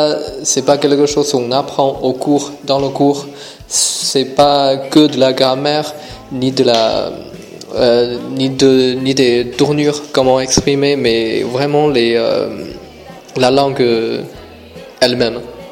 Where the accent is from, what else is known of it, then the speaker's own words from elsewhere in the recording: Beijing, China; French is a second language; now in France; Je viens de Chine, de Pékin plus précisément, et je fais mes études en France.